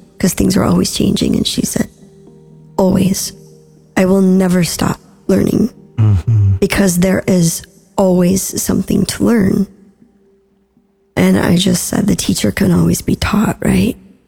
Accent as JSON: {"language": "English", "country": "United States", "said": "being here as an American"}